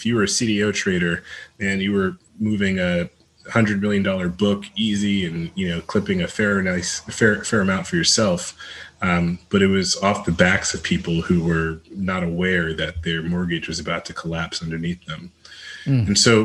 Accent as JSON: {"language": "English", "region": "New York", "country": "United States", "tie": "born or raised there", "said": "I grew up outside of New York City. I'm the son of immigrants to this country."}